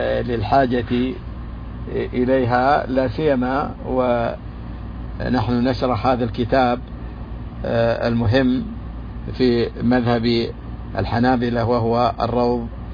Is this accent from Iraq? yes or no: no; Saudi Arabia; في بلادنا السعودية